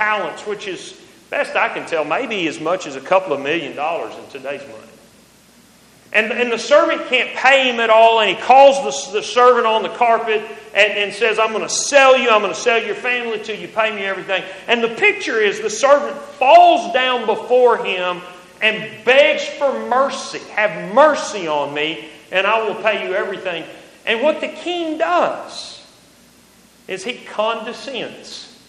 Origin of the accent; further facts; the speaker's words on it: Texas, United States; I'm a kid from West Texas that grew up on cotton farms.